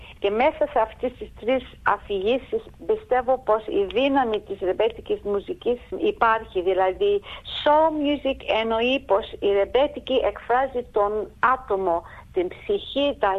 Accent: Adelaide, South Australia, Australia; Εγώ μεγάλωσα εδώ στην Αδελαίδα, στην Νότια Αυστραλία, τη δεκαετία του 60.

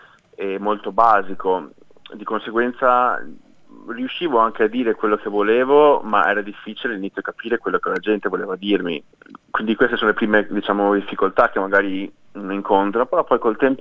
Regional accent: Fontanelle, Veneto, Italy; moved away as an adult; now in Australia; Io ho quasi 35 anni. Sono originario della provincia di Treviso, in un piccolo paesino che si chiama Fontanelle, 5-6 mila abitanti. E prima di venire in Australia

